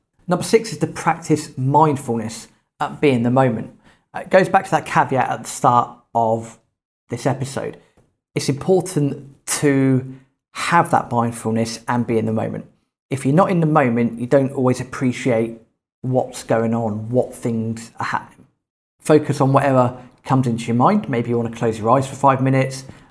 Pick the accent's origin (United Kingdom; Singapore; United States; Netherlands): United Kingdom; England; born there; I was born in England